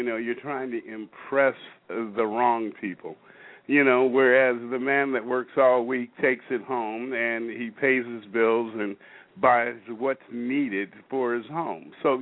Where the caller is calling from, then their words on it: Federal Way, Washington, United States; I'm calling in from Washington State up here in the Evergreen State, close to Seattle, but I'm in Federal Way, Washington.